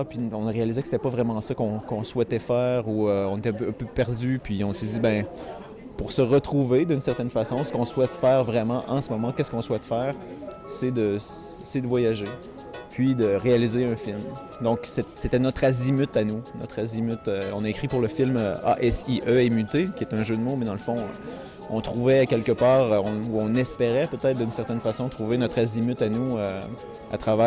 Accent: Quebec, Canada; est un voyage chez moi, au Québec.

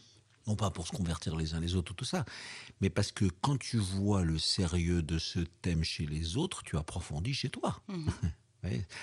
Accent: Morocco; born there; D'abord, je suis né au Maroc.

